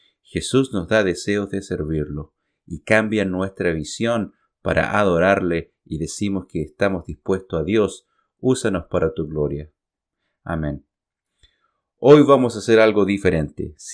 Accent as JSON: {"language": "Spanish", "town": "Puyallup", "region": "Washington", "country": "United States", "said": "Yo vengo del estado de Washington, de una ciudad que se llama Puyallup."}